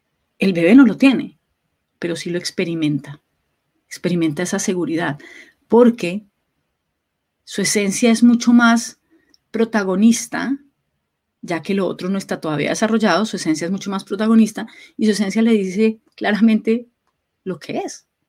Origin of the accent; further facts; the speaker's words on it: Colombia; moved away; en un país como mi país de origen, que es Colombia.